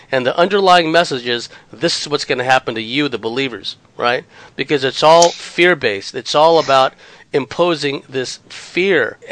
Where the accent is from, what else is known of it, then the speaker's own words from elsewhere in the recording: Daly City, California, United States; When I grew up in Daly City, California, you looked up on the hill and there was a big cross, right?